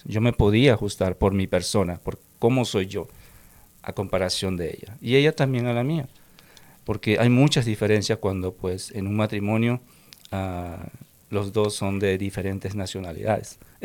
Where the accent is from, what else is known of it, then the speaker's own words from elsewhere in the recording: Peru; yo soy peruano, mi esposa es de México.